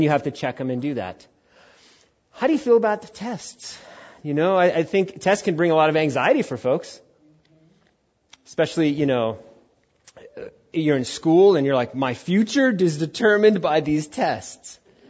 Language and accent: English; United States; And I'm an American, so I'm going to go do this thing.